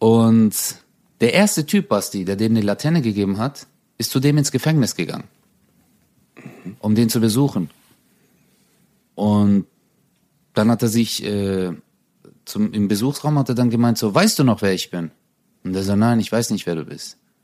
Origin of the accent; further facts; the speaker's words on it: Turkey; Türkei, da wo ich herkomme, ist Texas.